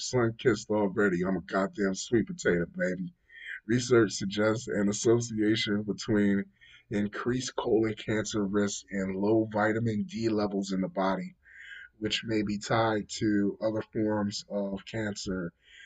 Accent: United States; Hey, listen. I'm an American, buddy. We still use customary. We don't use metric.

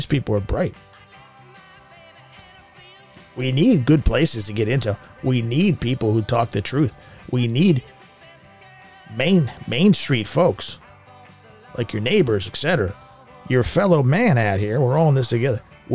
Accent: Asbury Park, New Jersey, United States; I'm from Asbury Park. Do you guys know that?

